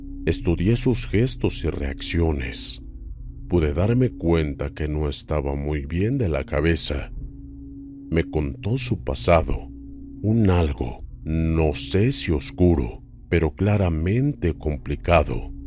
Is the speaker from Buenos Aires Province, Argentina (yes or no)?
no; Santa Fe, Argentina; Por el acento reconocí que era de Argentina, igual que yo. Yo soy de Santa Fe